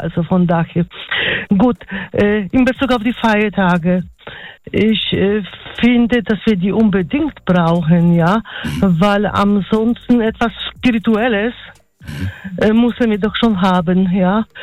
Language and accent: German; Poland; German is a second language; now in Germany; Ja, ich gehe in die Kirche. Ich gehe manchmal, also wie man vielleicht von der Sprache hört, ich komme aus Polen, ja, ich gehe, ich suche mir sogar Kirche, wo man in polnischer Sprache Gottesdienst, feiert